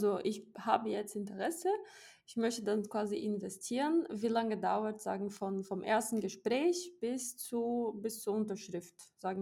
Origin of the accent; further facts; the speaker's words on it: Brazil; German is a second language; ich komme aus Brasilien, ich weiß, wie das ist